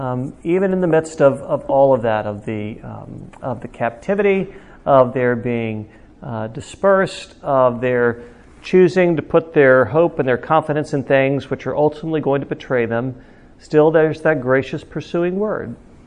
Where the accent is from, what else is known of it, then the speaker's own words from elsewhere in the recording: Orlando, Florida, United States; born there; also born or lived in Rome, Georgia / Atlanta, Georgia / Memphis, Tennessee / Greensboro, North Carolina; I was born in Orlando, Florida, and then from there we went very briefly to Rome, Georgia, from Rome, Georgia to Atlanta, Georgia